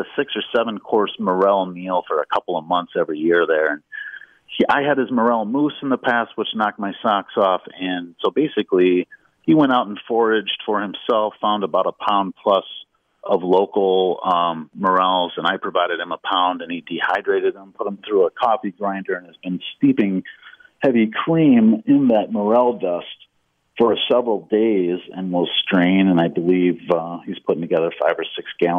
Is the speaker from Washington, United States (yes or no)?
no; Iowa, United States; I'm originally from Iowa, and their season happens a little bit earlier than ours